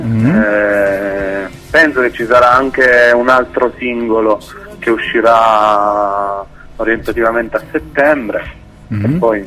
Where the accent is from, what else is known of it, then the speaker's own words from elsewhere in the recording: Teramo, Abruzzo, Italy; now in L'Aquila, Italy; io sono un cantatore abruzzese, vengo originario da Teramo, di Teramo, vivo all'Aquila.